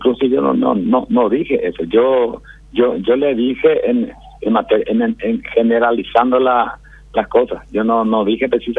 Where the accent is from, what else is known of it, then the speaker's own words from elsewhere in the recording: Paraguay; como paraguayo que somos, la cultura paraguaya es esa, y yo hablé, nosotros venimos del interior, estamos en tierra hasta ahora.